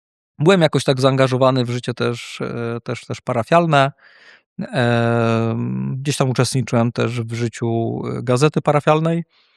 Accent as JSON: {"language": "Polish", "town": "Poznań", "region": "Greater Poland Voivodeship", "country": "Poland", "said": "Pochodzę z Poznania, więc pyra."}